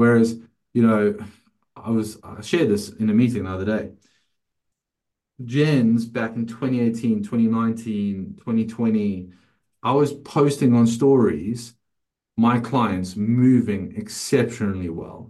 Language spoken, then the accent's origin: English; South Africa; As a 19, 20-year-old trainer, that was like, as a South African, that's more money than I've ever heard in my life.